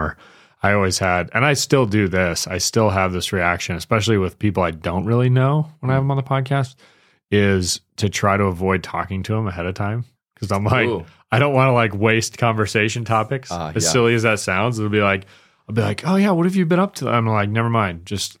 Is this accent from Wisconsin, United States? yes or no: yes; Wisconsin, United States; hunting, you know, and growing up in Wisconsin and how our stories are similar or whatever.